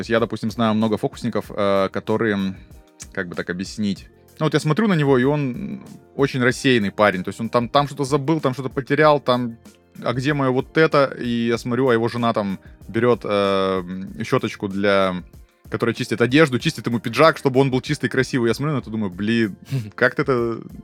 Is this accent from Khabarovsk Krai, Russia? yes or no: yes; Khabarovsk, Khabarovsk Krai, Russia; moved away as an adult; now in Krasnodar, Russia; Я вообще сам... из Хабаровска. То есть я родился в Хабаровске, жил в это время там. То есть сейчас я перебрался в Краснодар уже больше 10 лет.